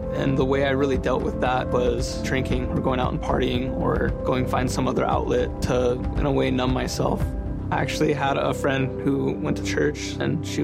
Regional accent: Tri-Cities, Washington, United States; I'm from Tri-Cities, Washington, born and raised.

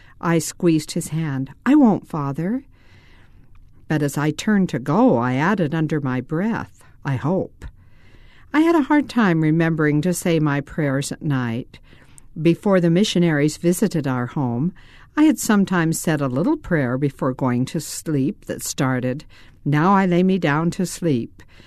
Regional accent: Salt Lake City, Utah, United States; I grew up in Salt Lake City, and President Grant spoke in our ward.

